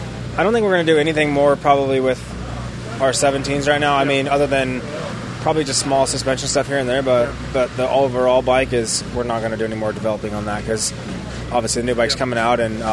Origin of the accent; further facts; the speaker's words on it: California, United States; I grew up in California on concrete